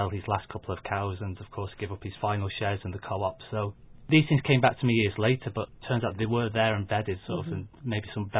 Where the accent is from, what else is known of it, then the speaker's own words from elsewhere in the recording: Manchester, North West England, United Kingdom; As you say, I grew up in Manchester, but each school holiday we spent back in Ireland.